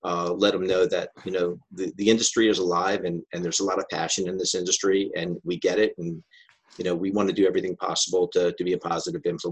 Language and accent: English; Florida, United States; I'm born and raised in South Florida, so I'm a Dolphins fan just because I am.